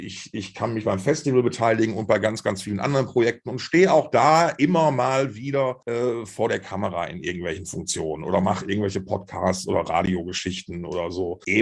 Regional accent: Essen, North Rhine-Westphalia, Germany; Essen, born and raised.

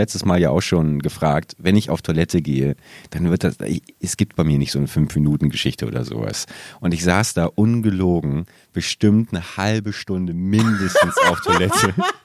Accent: Hamburg, Germany; Da habe ich noch in meiner Heimatstadt gewohnt, also in Hamburg.

